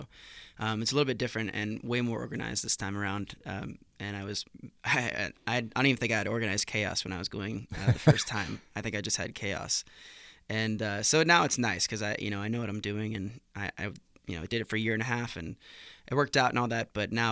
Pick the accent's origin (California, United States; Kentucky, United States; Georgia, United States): California, United States; Sacramento; also born or lived in Seattle / Ohio / Texas; Yeah, I was born in Seattle and started my childhood and was raised most of my childhood in Sacramento, California. And then my family moved to Ohio, and I moved to Texas